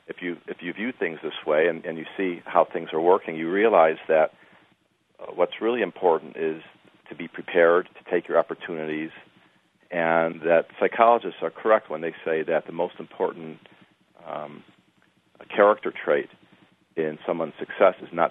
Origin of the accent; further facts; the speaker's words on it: Chicago, Illinois, United States; since I grew up in Chicago and you're not far from there